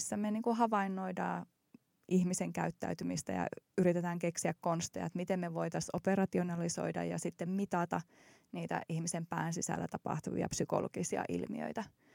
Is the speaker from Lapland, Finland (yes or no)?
no; Oulu, North Ostrobothnia, Finland; No, mä oon syntynyt Oulussa ja käynyt Oulussa koulut